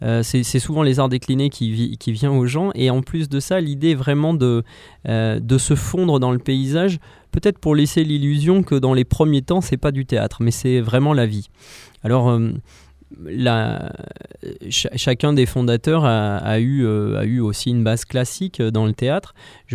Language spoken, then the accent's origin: French; Livron, Auvergne-Rhône-Alpes, France; also born or lived in French Guiana; Alors moi je suis de Livron à l'origine. J'ai beaucoup pérégriné par la suite, passant notamment par la Guyane.